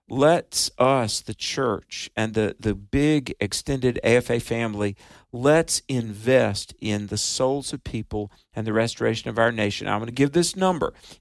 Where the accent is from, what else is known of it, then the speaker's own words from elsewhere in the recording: Roanoke Rapids, North Carolina, United States; Here's my home state, Abe. Roanoke Rapids. They're on I-95 in eastern North Carolina.